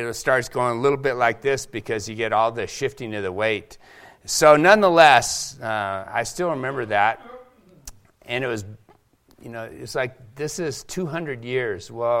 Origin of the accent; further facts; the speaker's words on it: Seattle, Washington, United States; I was one of the few times I've gone up, growing up in Seattle, on top of the Space Needle.